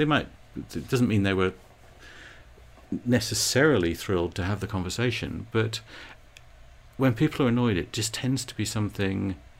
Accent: United Kingdom; I don't think I have a particular extra bit of that from being British.

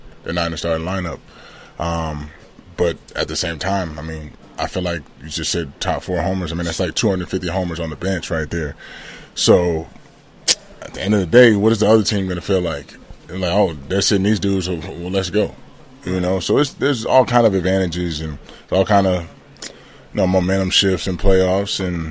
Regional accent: Georgia, United States; But I just know for me, growing up in Georgia, the kind of competition you're going to face

